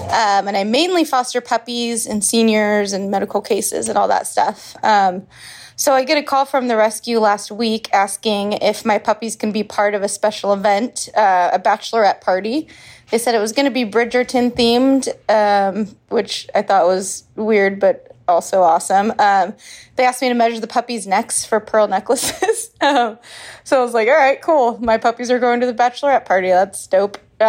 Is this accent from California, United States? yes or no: yes; San Diego, California, United States; I'm hailing from San Diego, part of the San Diego crew.